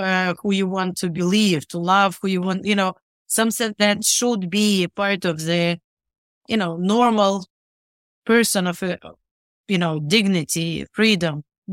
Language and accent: English; Rivne, Rivne Oblast, Ukraine; I was born and raised in Rivne, which is northwestern Ukraine.